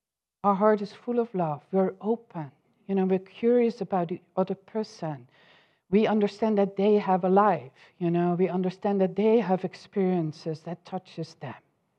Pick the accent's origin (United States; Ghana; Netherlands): Netherlands; English is a second language; I'm from Holland. We really acknowledge the fast lane.